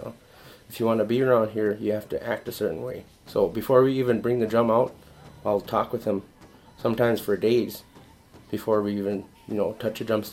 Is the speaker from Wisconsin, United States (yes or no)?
yes; Bad River, Wisconsin, United States; You know, I'm from Bad River. They were partying in Madeline Island and Red Cliff.